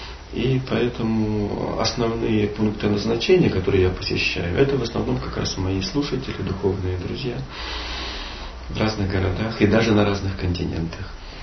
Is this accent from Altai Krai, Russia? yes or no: yes; Altai Krai, Russia; Я родом с Алтайского края. Мама живет в городе Барнауле. Там же старший брат и большинство родственников.